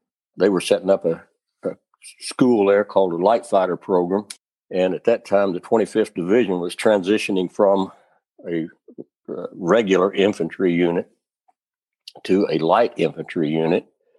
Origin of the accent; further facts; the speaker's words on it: Clearfield, Kentucky, United States; He lived from my home that I grew up in Clearfield, Kentucky. He probably lived 300 meters away from where I did.